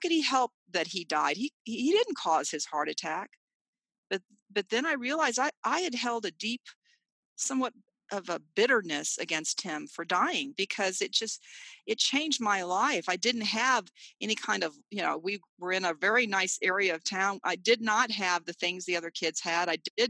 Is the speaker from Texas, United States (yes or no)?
yes; San Antonio, Texas, United States; when I went back to sports at my hometown of San Antonio.